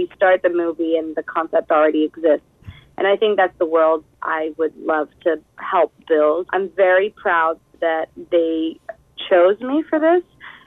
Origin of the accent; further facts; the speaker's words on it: United States; And because I'm American, it was an option for me.